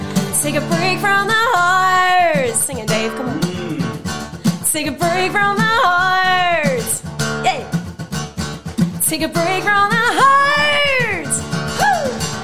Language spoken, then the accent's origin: English; Hernando, Mississippi, United States; also born or lived in Memphis; So I was born in Memphis and raised right outside of Memphis in a little town called Hernando, Mississippi.